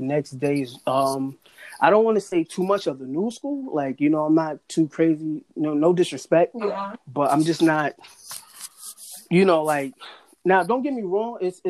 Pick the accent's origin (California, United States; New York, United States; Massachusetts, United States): New York, United States; Peekskill; also born or lived in Harlem; Originally from Harlem. I grew up in Peekskill a lot of the times, and then, you know, we came up to Beacon